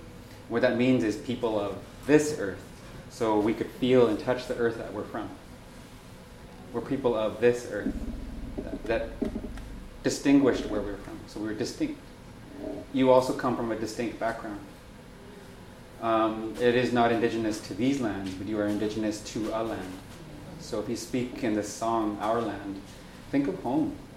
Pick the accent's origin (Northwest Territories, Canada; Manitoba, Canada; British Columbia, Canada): British Columbia, Canada; Because I'm not even Gidimden. … from Giksan. But I am considered related to the Gidimden clan.